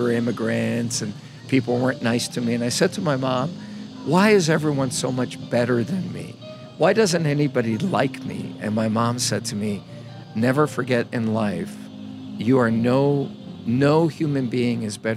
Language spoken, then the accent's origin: English; Canada; now in United States; I'm not American. Mm. I'm Canadian. I'm Croatian. I live in America. I live in London. I live in Australia.